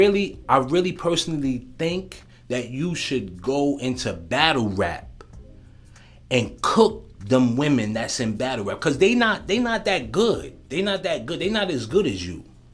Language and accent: English; Queens, New York, United States; I'm from South Jamaica, Queens. Rockaway 140th, 155, God Brewer, the North Conduit, Kennedy Plaza. That's where I'm from. Type in Kennedy Plaza. I grew up in them buildings.